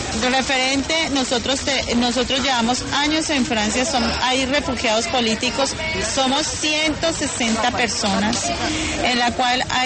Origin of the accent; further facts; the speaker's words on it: Colombia; la mayoría somos colombianos.